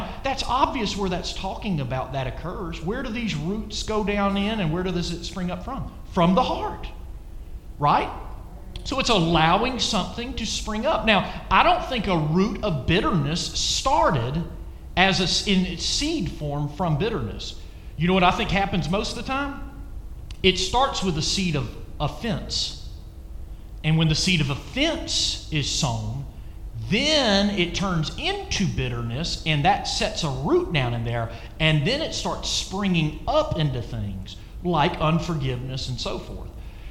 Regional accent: Athens, Georgia, United States; my parents still live in the same house I was born in Athens, Georgia.

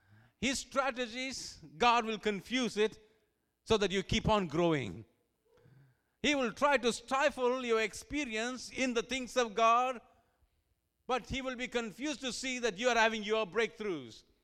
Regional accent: India; now in United Kingdom; I come from India, originally born, and been a missionary in the United Kingdom for a long time.

